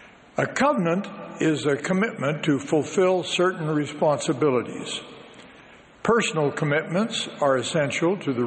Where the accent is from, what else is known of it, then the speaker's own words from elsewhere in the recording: Utah, United States; born there; When I was born in Utah in 1932, our church membership was only about 700,000, clustered mostly in Utah and nearby states.